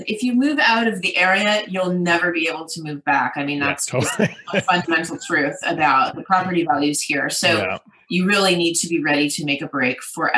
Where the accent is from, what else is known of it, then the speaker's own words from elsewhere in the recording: Santa Monica, California, United States; When I was growing up here, it was a small little sleepy beach town.